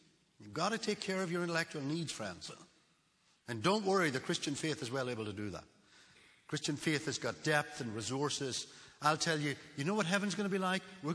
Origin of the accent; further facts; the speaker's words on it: Ireland; Now, I believe, I'm Irish, I believe that children are enemies of civilization.